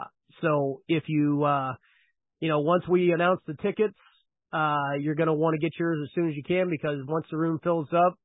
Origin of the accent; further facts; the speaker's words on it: Olathe, Kansas, United States; Olathe, Kansas, my hometown.